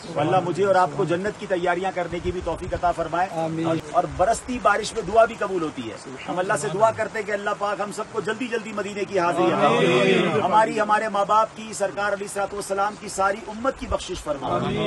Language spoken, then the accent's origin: Urdu; Pakistan; میرا وطن پاکستان وہ ہے، اللہ نے وہ وطن دیا ہے جس میں آبشار بھی ہیں، جس میں ریگستان بھی ہیں، جس میں سرسبز و شاداب پہاڑ بھی ہیں، جس میں شہر بھی ہیں، جس میں سمندر بھی ہیں، جس میں گلزار بھی ہیں.